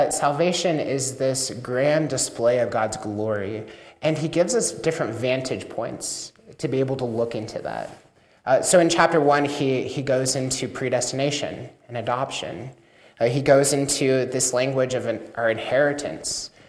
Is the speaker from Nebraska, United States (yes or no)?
yes; York, Nebraska, United States; I grew up in York, Nebraska, went to high school in Henderson.